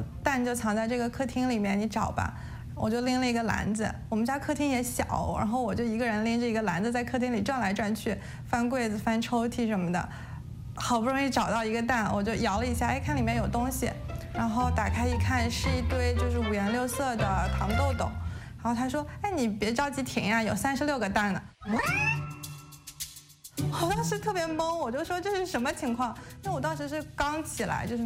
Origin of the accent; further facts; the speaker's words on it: China; moved away as an adult; now in United States; 我是从小在中国长大，然后来这边学习工作